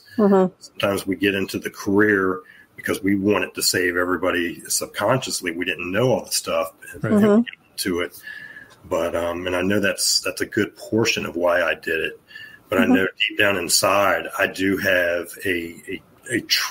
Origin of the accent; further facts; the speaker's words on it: Norfolk, Virginia, United States; I have a big one right here in my hometown is September 4th, 5th, and 6th